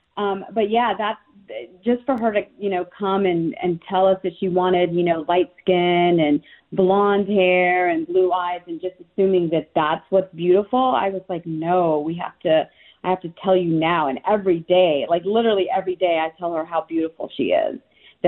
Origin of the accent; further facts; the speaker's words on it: the South, United States; I mean, growing up in the South, I mean, I had to deal with both cultures.